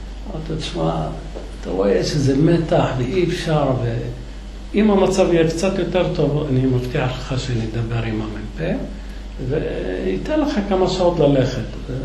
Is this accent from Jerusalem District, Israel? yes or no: yes; Jerusalem, Jerusalem District, Israel; אמרתי, תשמעי, אני ירושלמי, עוד כמה מטרים אני בבית.